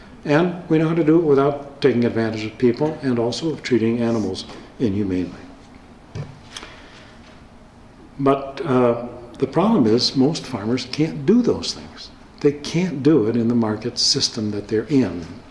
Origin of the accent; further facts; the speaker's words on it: Vermont, United States; another example just from my home state, from Vermont, is Ben & Jerry's.